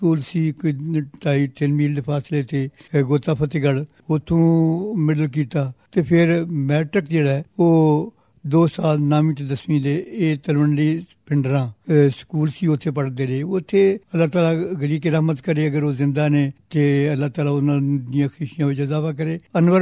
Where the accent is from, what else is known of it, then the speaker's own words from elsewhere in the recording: Sialkot, Punjab, Pakistan; now in Lahore, Pakistan; ਬੁਨਿਆਦੀ ਤੌਰ 'ਤੇ ਹੁਣ ਤੇ ਬੇਸ਼ੱਕ ਲਾਹੌਰ ਵਿੱਚ ਬੈਠਾ ਹੋਇਆ, ਲੇਕਿਨ ਬੁਨਿਆਦੀ ਤੌਰ 'ਤੇ ਮੇਰਾ ਤਾਲੁਕ ਪਿੰਡ ਨਾਲ ਹੈ। ਸਿਆਲਕੋਟ ਦਾ ਇੱਕ ਪਿੰਡ ਸੀ, ਤਹਿਸੀਲ ਨਰਵਲ ਸੀ ਉਸ ਵੇਲੇ